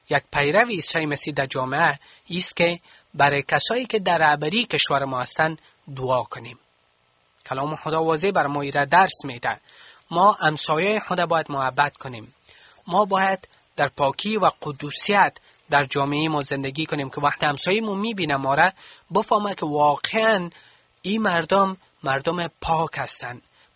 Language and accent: Persian; Afghanistan; ما افغان هستیم. ما مردم ما را دوست داریم. ما قانون کشور ما را دوست داریم.